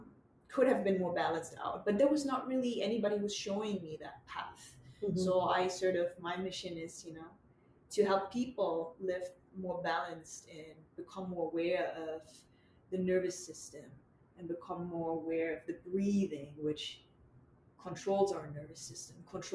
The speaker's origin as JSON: {"language": "English", "country": "Germany", "second_language": "English", "moved": "as an adult", "lives_now": "New York City, United States", "said": "So I'm originally from Germany. Mm-hmm. I lived in Germany about 25 years before I moved to New York City."}